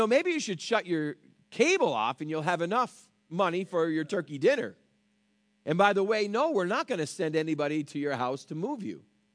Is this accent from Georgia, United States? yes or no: no; New York, United States; we're pastors from New York and things like that.